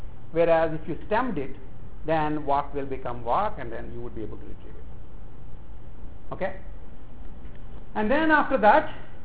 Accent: India; English is a second language; Which to me is fine because I'm from India and I don't understand the whole point of articles.

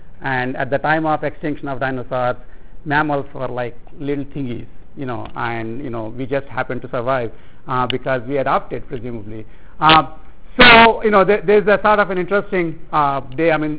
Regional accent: Peddapuram, Andhra Pradesh, India; accent: East Coast; English is a second language; now in United States; Although you probably can't tell from my flawless East Coast accent, I'm actually from India. And when I was growing up in a little town called Peddapuram

